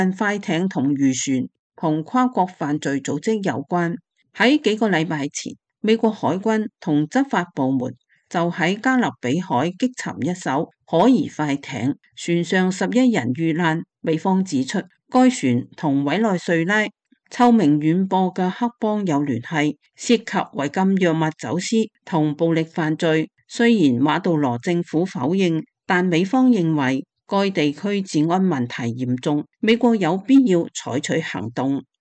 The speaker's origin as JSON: {"language": "Chinese", "country": "China", "said": "我从大陆来的，所以在那里遭到中共迫害，我们修炼法轮功他会迫害。"}